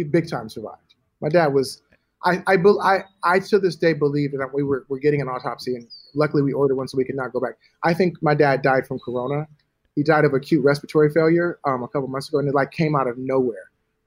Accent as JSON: {"language": "English", "town": "Los Angeles", "region": "California", "country": "United States"}